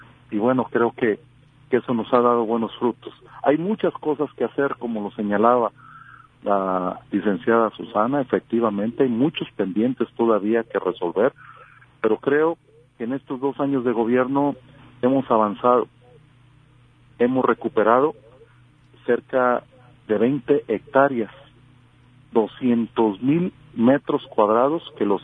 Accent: Puerto Vallarta, Jalisco, Mexico; Somos gente de Puerto Vallarta. Aquí nacimos, aquí está nuestro ombligo enterrado. Nuestra familia es de aquí, nuestros hijos son de aquí.

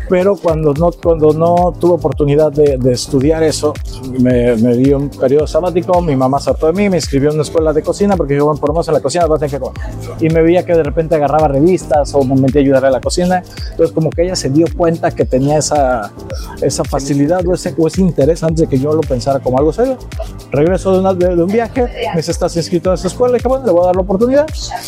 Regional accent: Mexico City, Mexico; De Ciudad de México, pero es chistoso de que tengo un vínculo muy fuerte con Nayarit de toda la vida.

